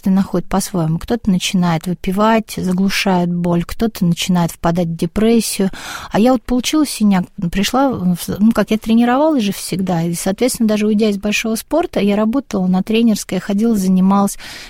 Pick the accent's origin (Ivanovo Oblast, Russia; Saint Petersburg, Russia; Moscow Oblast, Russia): Saint Petersburg, Russia; я жила там, ну, я ленинградка, родилась, выросла